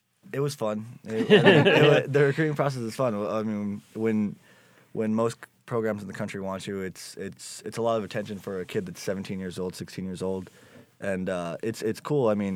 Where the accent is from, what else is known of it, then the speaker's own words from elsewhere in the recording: Lemoore, California, United States; also born or lived in Corcoran; I grew up initially in Corcoran, California, a town of about 11,000 people, real small in Central California. And then in seventh grade, I moved to a place called Lemoore, California, about 25 miles away.